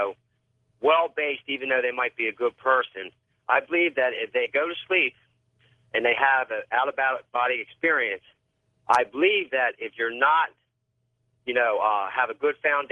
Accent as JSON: {"language": "English", "town": "Newark", "region": "Delaware", "country": "United States", "said": "I'm from Newark, Delaware."}